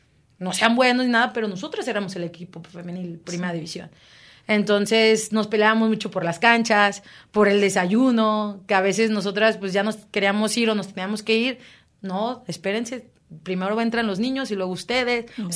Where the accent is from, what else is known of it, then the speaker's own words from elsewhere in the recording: Cancún, Quintana Roo, Mexico; now in Guadalajara, Mexico; porque en Cancún pues no se vivía tanto. Era, pues es, bueno, yo lo digo así, es mi rancho, es mi pueblo, pero salgo de allá y aquí en Jalisco es impresionante cómo se vive el fútbol